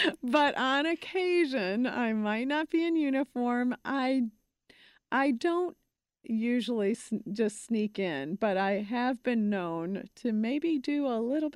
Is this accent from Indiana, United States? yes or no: no; Chicago, Illinois, United States